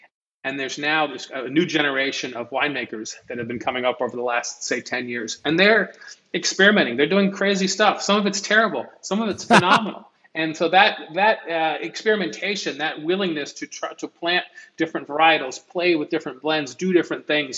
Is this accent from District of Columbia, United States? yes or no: yes; Washington, District of Columbia, United States; And when I grew up in Washington, D.C., and being so close to politics